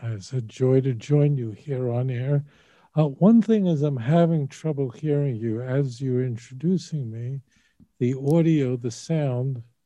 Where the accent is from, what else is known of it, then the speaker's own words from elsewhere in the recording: Brooklyn, New York, United States; also born or lived in McKeesport; even though I was born in McKeesport, I really grew up in Brooklyn. It's hard to tell from my British accent.